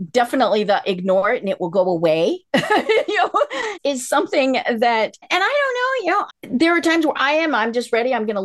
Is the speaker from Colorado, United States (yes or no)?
yes; Colorado, United States; I grew up in Colorado, in the mountains of Colorado.